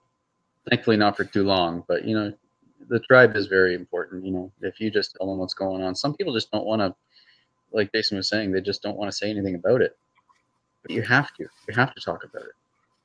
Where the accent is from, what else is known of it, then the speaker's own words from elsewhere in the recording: Canada; accent: Canadian; Everyone's making fun of my Canadian accent. You know what I think it is? I think Americans think that we say a boot, and so when we say about, all they hear is a boot.